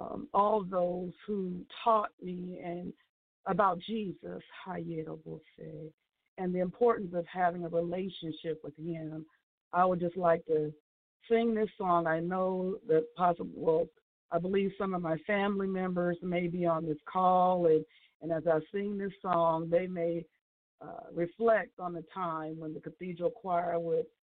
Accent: Portland, Oregon, United States; growing up in Bethel AME Church in Portland, Oregon

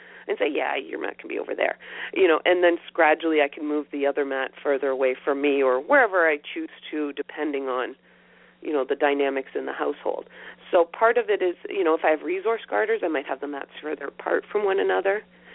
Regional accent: the South, United States; accent: southern; I used to live in Arkansas, so you know that hold on, let's see if I can still do it. When I go down south, my southern accent comes back very, very, very quickly

